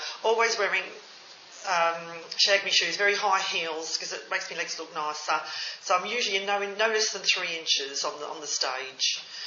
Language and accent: English; Birmingham, West Midlands, United Kingdom; also born or lived in Melbourne / Queensland; now in Australia; starting off growing up in Birmingham, the immigrant to Australia, going from Melbourne up to Queensland, and being married to this Aussie man and having these two kids.